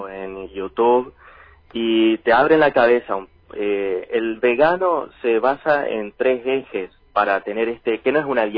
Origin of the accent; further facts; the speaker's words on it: Chaco, Argentina; Yo soy del Chaco y tenía la cultura o la tradición de todos los domingos en familia el asado sí o sí